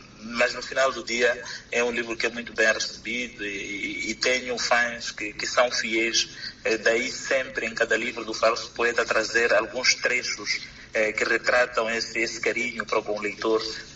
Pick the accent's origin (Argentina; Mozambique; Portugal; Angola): Mozambique; para falar um pouco daquelas que são as nossas tradições enquanto moçambicanos